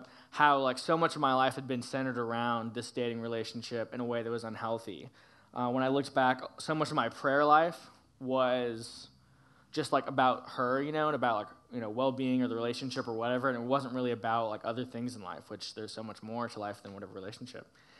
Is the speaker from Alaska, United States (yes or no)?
no; Atlanta, Georgia, United States; now in Dallas, United States; So I'm from Atlanta, but I moved here to Dallas this summer because I just heard so much great stuff about this church from some friends of mine at school